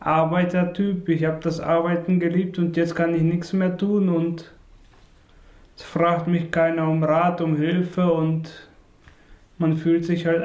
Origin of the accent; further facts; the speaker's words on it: Germany; also born or lived in Jambul, Kazakhstan; geboren 1987 im Ort Jambul in Kasachstan. Ich lebe seit meinem zweiten Lebensjahr in Deutschland, bin seit 25 Jahren hier